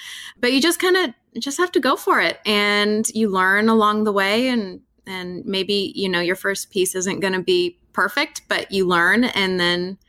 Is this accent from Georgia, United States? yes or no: yes; Atlanta, Georgia, United States; I grew up in the Atlanta suburbs. And so I know what it's like when you're in a subdivision and so many of the houses were built up, you know, as a development.